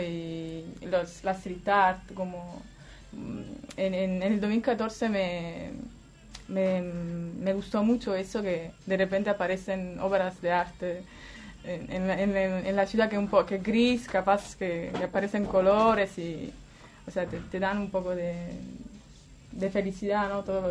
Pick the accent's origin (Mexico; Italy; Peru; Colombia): Italy; Naples, Campania; Spanish is a second language; yo vengo de Nápoles, que es bastante compleja como ciudad, tiene sus peligros, sus cosas